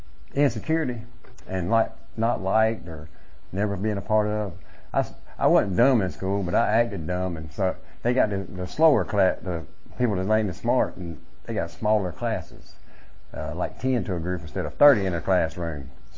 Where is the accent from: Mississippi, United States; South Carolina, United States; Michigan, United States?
South Carolina, United States; Lancaster; born there; I was born in Lancaster, South Carolina, and small town